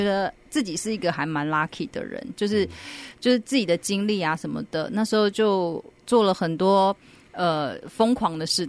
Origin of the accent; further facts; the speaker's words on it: Taiwan; 因为呢我是台湾来的嘛